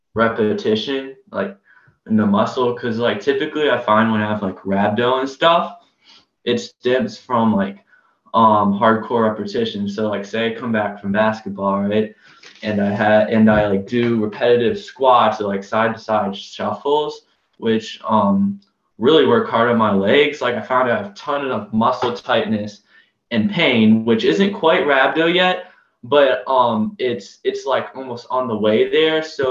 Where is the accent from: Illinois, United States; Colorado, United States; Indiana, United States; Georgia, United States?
Georgia, United States; because I'm from Georgia, we don't ever get snow.